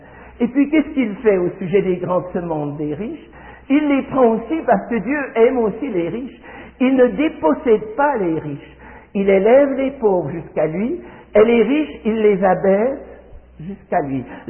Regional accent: Switzerland; je suis suisse, je suis pas même français. Oui, je suis français d'origine, de la révocation de l'édit de mort

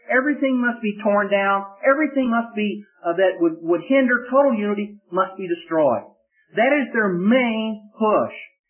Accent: Oklahoma, United States; even though I am from Oklahoma, I think I can tell you the difference between a rock and a carrot.

